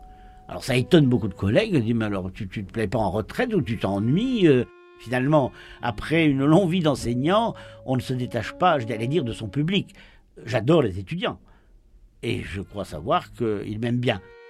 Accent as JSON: {"language": "French", "region": "Brittany", "country": "France", "said": "Moi, je viens du Morbihan."}